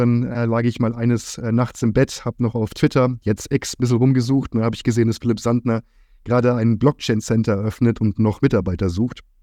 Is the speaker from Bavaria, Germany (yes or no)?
yes; Bavaria, Germany; now in Frankfurt, Germany; bin 30 Jahre alt, bin aus Frankfurt oder wohne in Frankfurt, komme gebürtig aus Bayern, aus Franken